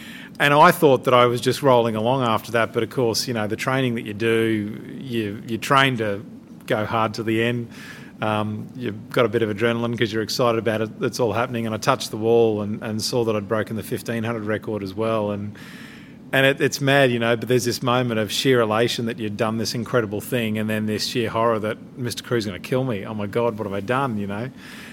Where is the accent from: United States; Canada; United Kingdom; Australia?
Australia; which as an Australian and as a member of the teams is the second most important thing you'll do after the Olympics.